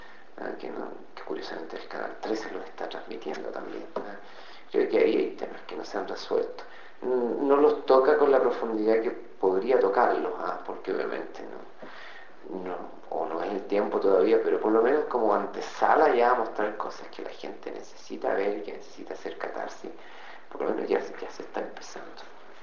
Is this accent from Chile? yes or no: yes; San Fernando, O'Higgins, Chile; now in Santiago, Chile; Nací en San Fernando, allá. Allá pasé toda mi infancia hasta que me vine, y mi juventud, o sea, mi adolescencia, hasta que me vine a estudiar acá en la Universidad de Chile, en la Escuela de Teatro. Y allí ya me empecé a radicar.